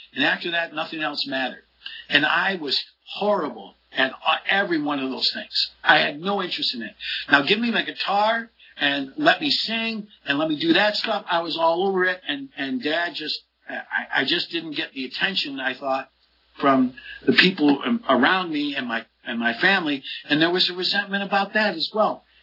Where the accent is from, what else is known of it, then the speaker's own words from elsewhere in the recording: Utica, New York, United States; accent: New York; I grew up in outside of the central New York, Utica, New York, up in the country. I was a backwoods kid.